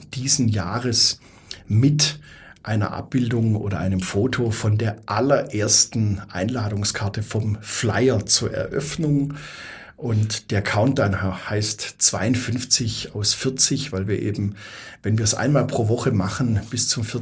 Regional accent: Stuttgart, Baden-Württemberg, Germany; ich bin ja selber Stuttgarter und Schwabe

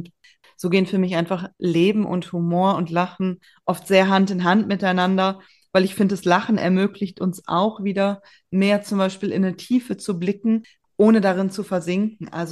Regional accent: North Rhine-Westphalia, Germany; born there; Ich bin ja gebürtige Rheinländerin aus der Kölner Region.

